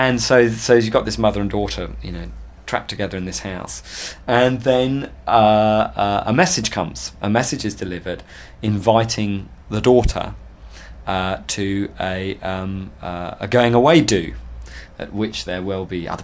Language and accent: English; England, United Kingdom; especially for me being an English director